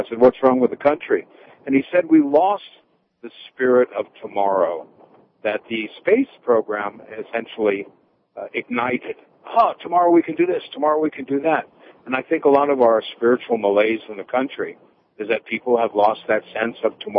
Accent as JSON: {"language": "English", "region": "Montana", "country": "United States", "said": "Well, we're driving down the road. I'm from Montana."}